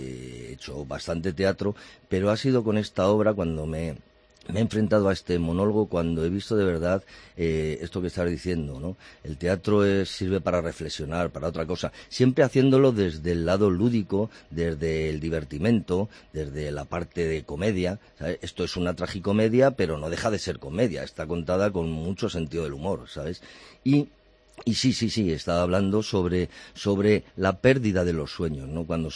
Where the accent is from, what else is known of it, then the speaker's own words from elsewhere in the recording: Madrid, Community of Madrid, Spain; yo que soy de Madrid